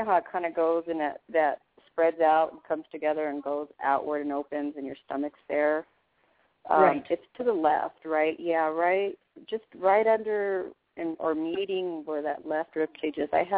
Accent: Colorado, United States; I'm from Colorado.

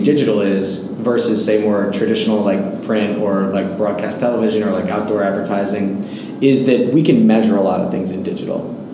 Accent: New York, United States; but I, as a New Yorker, avoid it.

